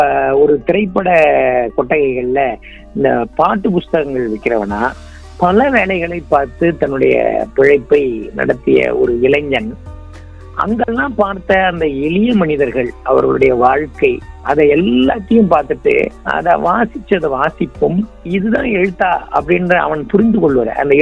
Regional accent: Gingee, Tamil Nadu, India; செஞ்சி என்னுடைய சொந்த ஊர்.

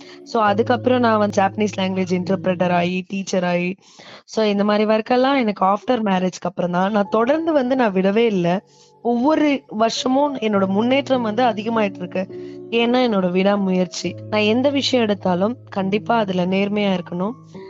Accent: Jogilpatti, Tamil Nadu, India; now in Chennai, India; நான் சென்னை மன்னிவாக்கத்துல இப்ப வசிச்சுட்டு இருக்கேன். என்னோட சொந்த ஊர் பாத்தீங்கன்னா விருதுநகர் மாவட்டம் ஜோகில்பட்டி. அது பாத்தீங்கன்னா ஒரு குக்கிராமம் அப்படின்னு சொல்லுவாங்க. எங்க ஊருக்கு வந்து பஸ் கூட கிடையாது. அந்த மாதிரி ஊர் தான் என்னோட சொந்த ஊர்.

